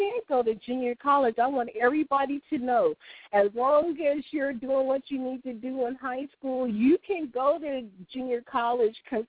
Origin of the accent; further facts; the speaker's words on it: California, United States; And, again, I'm from California, and it seems like all school systems are different.